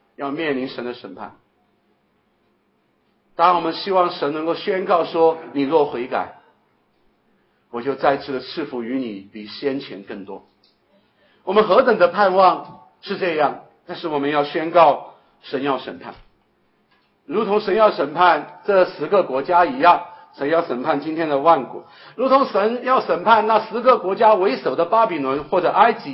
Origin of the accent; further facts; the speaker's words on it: Sichuan, China; 对，我们那一代的川北的文化，这是叫善鬼的文化。